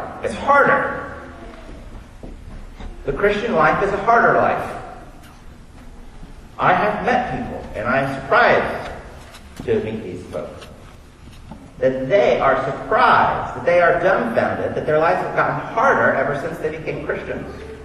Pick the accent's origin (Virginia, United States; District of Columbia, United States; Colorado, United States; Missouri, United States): Missouri, United States; Kansas City; I grew up in Kansas City, we don't roast weenies, we barbecue.